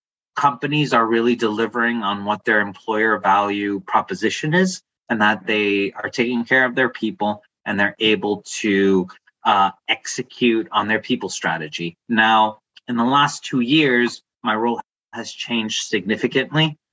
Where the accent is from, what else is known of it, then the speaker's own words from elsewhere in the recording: Cyprus; You know, I'm originally from Cyprus.